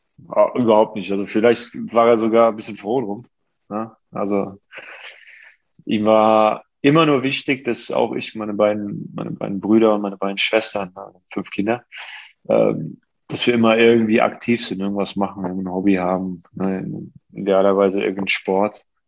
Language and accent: German; Offenbach, Hesse, Germany; hatte einen guten Freund, der bei uns in meiner Heimatstadt Offenbach im Verein gespielt hat